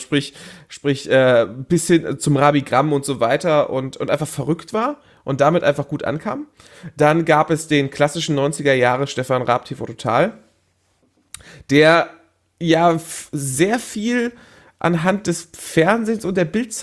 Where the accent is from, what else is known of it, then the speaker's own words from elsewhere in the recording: Switzerland; born there; Geboren in der Schweiz tatsächlich.